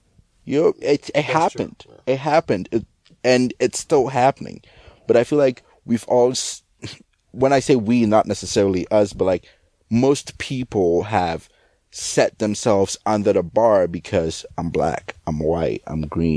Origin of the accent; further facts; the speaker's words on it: Ghana; And, you know, I'm not American, like, I'm Ghanaian, and I would be pissed.